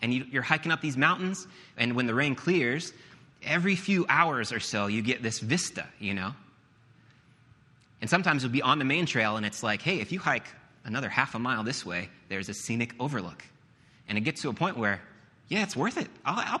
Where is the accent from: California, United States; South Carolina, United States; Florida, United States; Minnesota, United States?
Florida, United States; Also, I'm from Florida. I don't know anything about mountains.